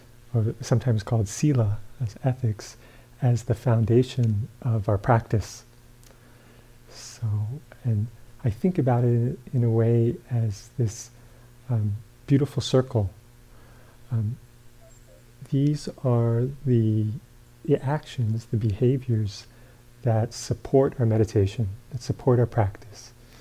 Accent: New York City, New York, United States; I grew up in New York City, and keep my stuff with me.

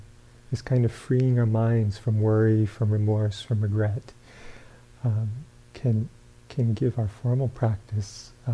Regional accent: New York City, New York, United States; I grew up in New York City, and keep my stuff with me.

